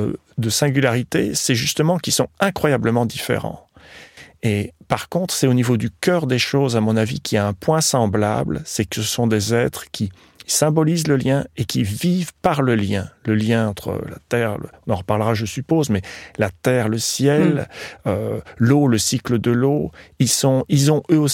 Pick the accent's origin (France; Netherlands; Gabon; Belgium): Belgium; moved away as an adult; je suis parti de Belgique, j'ai acheté une ferme en ruine avec 9 hectares